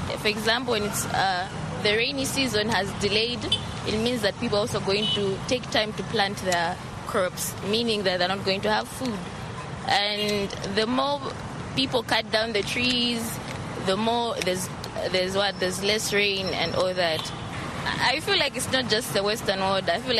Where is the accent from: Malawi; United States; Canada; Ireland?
Malawi; English is a second language; I'm from Malawi.